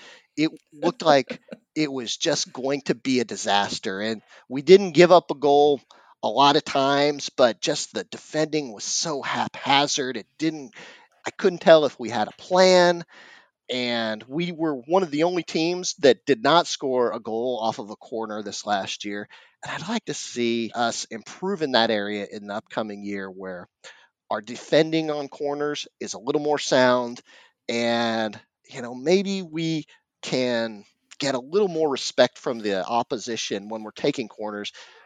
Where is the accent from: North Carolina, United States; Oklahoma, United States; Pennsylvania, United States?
Oklahoma, United States; I grew up in Oklahoma. And a fun fact about Oklahoma